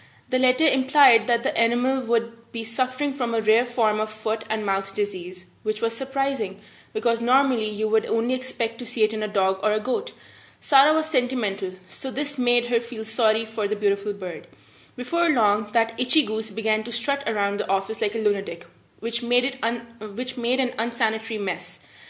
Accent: Islamabad, Islamabad Capital Territory, Pakistan; I was born and raised in Islamabad. And growing up in this beautiful city has been great, even though it can't be called a metropolitan city, it's not that big, but it's really beautiful. It's sort of like a hill station, maybe.

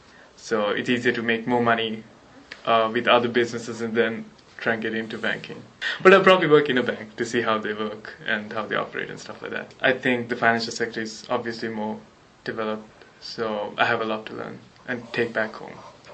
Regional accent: Sri Lanka; Well, I'm from Sri Lanka, and I grew up there for 20 years of my life. And I still have my grandma and my brother who lives there.

